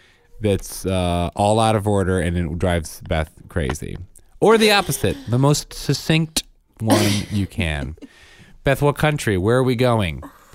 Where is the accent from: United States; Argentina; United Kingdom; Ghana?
United Kingdom; England; born there; I was born in England, people.